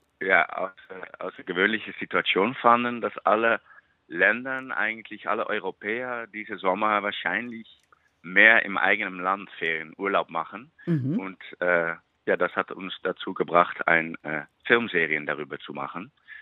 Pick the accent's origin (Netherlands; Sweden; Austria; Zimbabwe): Netherlands; German is a second language; now in Jena, Germany; weil, wie Sie hören, bin ich Holländer wahrscheinlich.